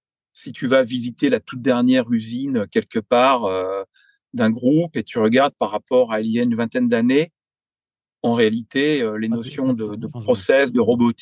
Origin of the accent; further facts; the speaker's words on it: France; Là où en tant que Français